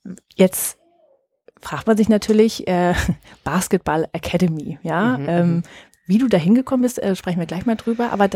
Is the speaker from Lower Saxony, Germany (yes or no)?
yes; Oldendorf, Lower Saxony, Germany; Zum Zweiten ist Oldendorf mein Heimatort. Ich bin hier aufgewachsen. Meine Eltern wohnen hier aber nicht mehr